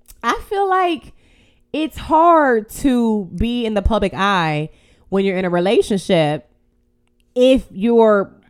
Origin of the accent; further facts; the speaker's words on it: Texas, United States; I'm from Texas, you know.